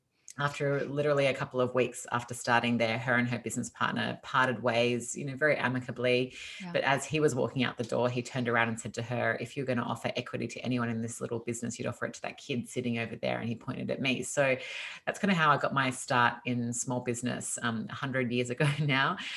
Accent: Australia; accent: Australian; moved away as an adult; now in Los Angeles, United States; you probably hear from my accent that I'm originally Australian. I moved to Los Angeles in California 5 years ago now, and we love it here.

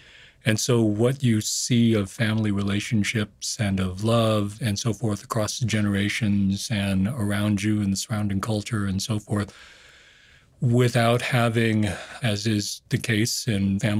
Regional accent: California, United States; I grew up in the Bay Area.

